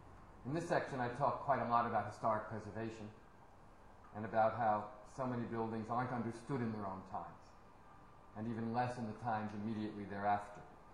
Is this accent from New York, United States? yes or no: no; New Jersey, United States; I will now admit my deepest, darkest secret of growing up in New Jersey.